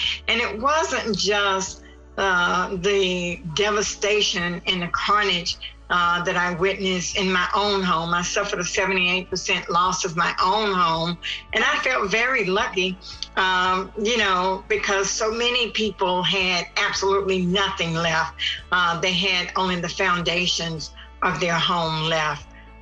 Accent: Mississippi, United States; born there; Let me say that to be born in Mississippi, you're basically born in the civil rights movement. And I was born in Mississippi during segregation. So I was pretty much born in the struggle.

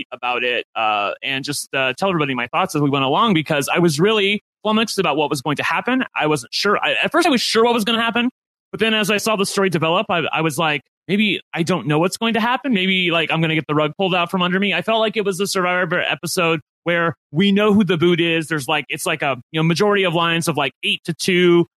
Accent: Cincinnati, Ohio, United States; Well, actually, Kevin's from Cincinnati. He's like from my hometown.

